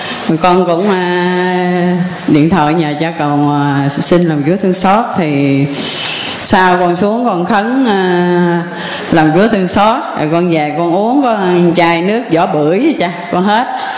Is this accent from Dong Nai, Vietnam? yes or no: no; Vĩnh Long, Vietnam; Dạ ở Vĩnh Long.